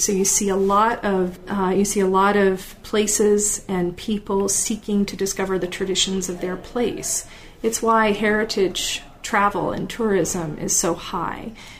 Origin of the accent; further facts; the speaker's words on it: Williamsburg, Virginia, United States; In part, I think, from growing up in Williamsburg, Virginia, where Baldwin Brass did candlesticks and decorative lighting